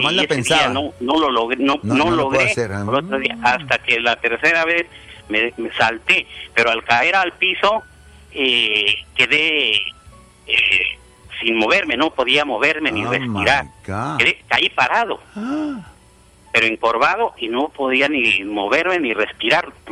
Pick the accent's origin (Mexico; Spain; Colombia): Mexico; Rincón de Tamayo, Guanajuato; En Rincón de Tamayo, Guanajuato.